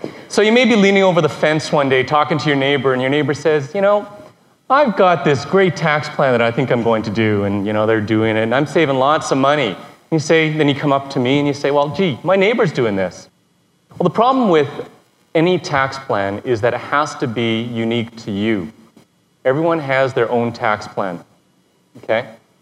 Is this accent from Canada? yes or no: yes; Canada; I'm a Canadian tax expert